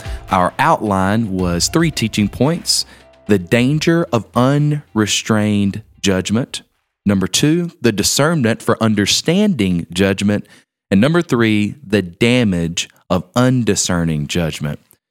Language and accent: English; Georgia, United States; when I was growing up in South Georgia, right, out there with all the pecan orchards and peach trees